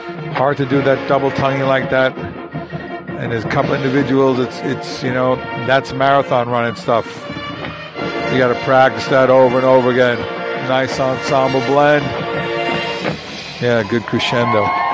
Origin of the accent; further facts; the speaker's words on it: San Francisco, California, United States; I'm from San Francisco, California.